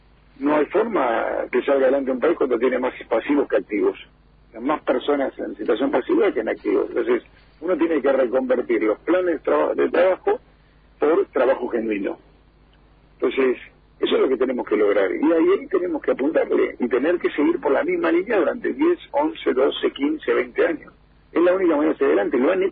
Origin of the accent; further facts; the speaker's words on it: Argentina; nosotros como argentinos nos merecemos tener una plataforma de desarrollo adecuado.